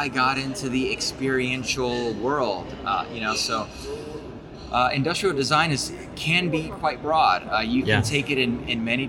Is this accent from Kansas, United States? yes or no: no; California, United States; So I grew up in California, basically in a Czech household in California. So we spoke Czech at home and then English with strangers.